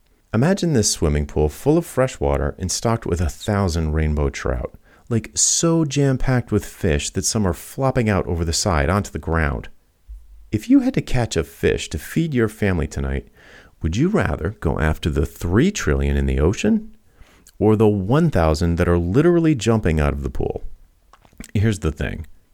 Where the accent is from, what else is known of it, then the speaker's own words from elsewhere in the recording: Rhode Island, United States; Maybe you've never been to the ocean, but I grew up in Rhode Island, which is right on the Atlantic.